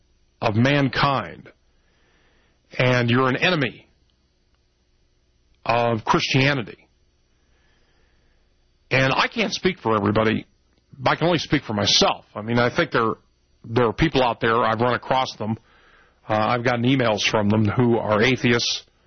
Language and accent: English; United States; That's for me to do because I'm an American.